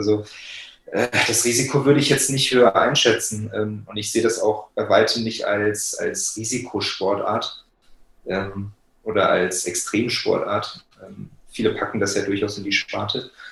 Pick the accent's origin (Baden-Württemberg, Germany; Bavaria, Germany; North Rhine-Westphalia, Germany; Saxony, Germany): North Rhine-Westphalia, Germany; Bonn; Der ging in meiner Heimat in Bonn in Deutschland über 71 Kilometer über einen Fernwanderweg.